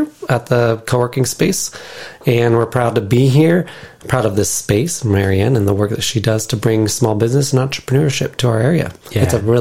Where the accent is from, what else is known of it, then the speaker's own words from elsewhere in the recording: Iowa, United States; So I'm not from Lansing, I am from Iowa, and I wanted to start a business.